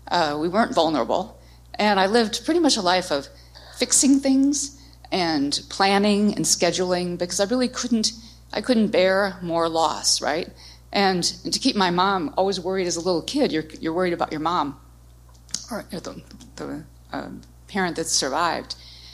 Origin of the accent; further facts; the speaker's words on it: Chicago, Illinois, United States; born there; but I was born in Chicago, as David said, and I learned about caregiving and loss at a very young age.